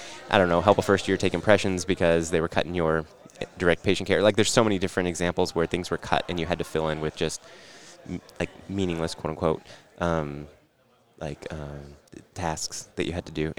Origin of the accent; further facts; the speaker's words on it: Santa Rosa, California, United States; Originally from California, from Santa Rosa, California.